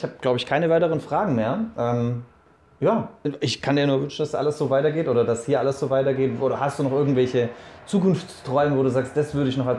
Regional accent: Leipzig, Saxony, Germany; Da war ein Fan erbost, dass ich mitkommentiert habe als Leipziger

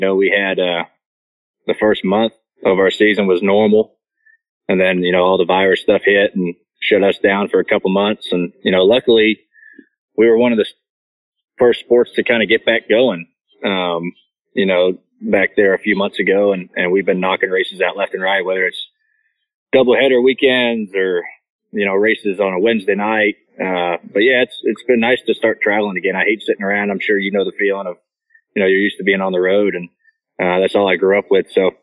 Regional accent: Ohio, United States; I'm from Ohio, so I'm a big Ohio State fan

